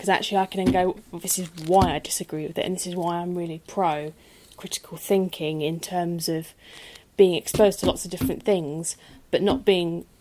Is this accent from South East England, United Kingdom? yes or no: yes; Medway, South East England, United Kingdom; because I come from Medway. They have the Medway test that operates.